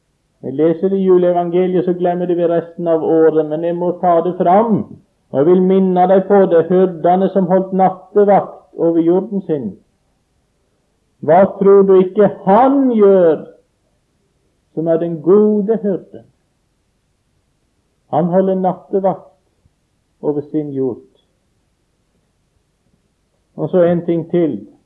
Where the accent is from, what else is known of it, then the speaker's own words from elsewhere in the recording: Sweden; Norwegian is a second language; Hjemme i Sverige så synger vi en sang som lyder slik.